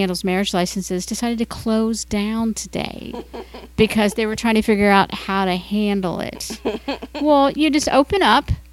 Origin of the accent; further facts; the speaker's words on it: Cincinnati, Ohio, United States; I'm from Cincinnati, Ohio. And Cincinnati has evolved, I will say that. When I was growing up there, it was very, very kind of right-wing, very Republican.